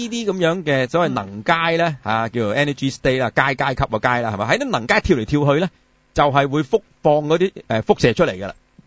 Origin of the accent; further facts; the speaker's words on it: Guangdong, China; 但係我哋廣東人好少用呢個字嘅啊